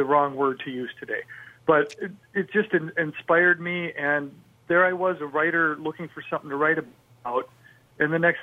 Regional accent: St. Paul, Minnesota, United States; I'm from St. Paul originally.

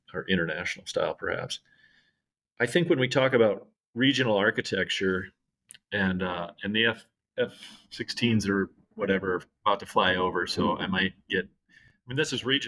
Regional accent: Aberdeen, South Dakota, United States; You know, I think up in my neck of the woods growing up in Aberdeen

